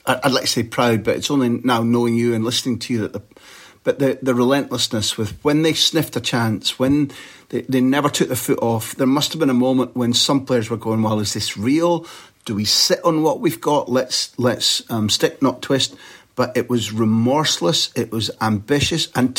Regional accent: Scotland, United Kingdom; I'm a Scot.

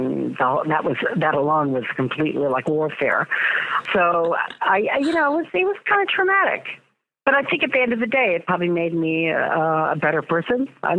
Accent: Westchester, New York, United States; born there; also born or lived in Rotterdam; I was born in Westchester, New York, and then at age 5 moved to Holland, and I lived in Rotterdam for my primary years from age 5 to 10.

